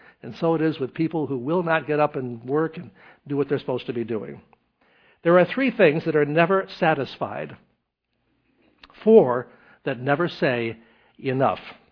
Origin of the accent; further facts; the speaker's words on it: Tennessee, United States; she said, I'm from Tennessee, which I am also